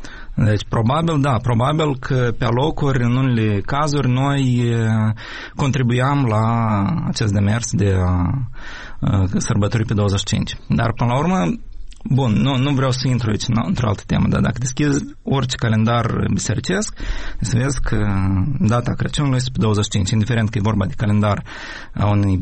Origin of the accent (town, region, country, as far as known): Ukraine; Romanian is a second language